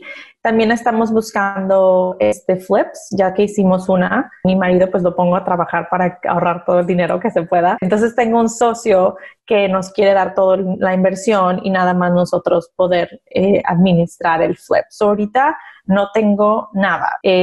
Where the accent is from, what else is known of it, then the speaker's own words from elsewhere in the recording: Mexico; Así crecimos, así a lo mejor crecimos en México.